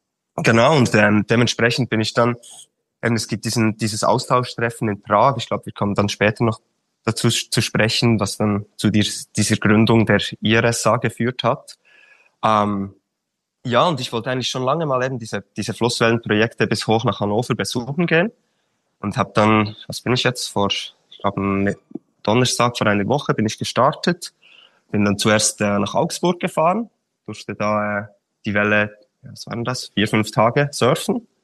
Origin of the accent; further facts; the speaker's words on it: Switzerland; accent: Swiss German; Entschuldigung vorab bei der deutschen Hörerschaft für meinen Schweizer Dialekt.